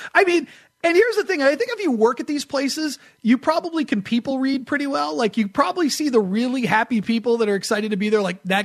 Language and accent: English; East Coast, United States; I grew up in the East, right? I grew up in the East Coast